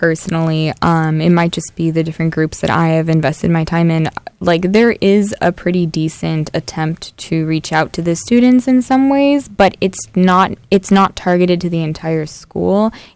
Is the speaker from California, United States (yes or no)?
yes; Los Angeles, California, United States; I'm from Los Angeles, so it's always kind of a toss-up.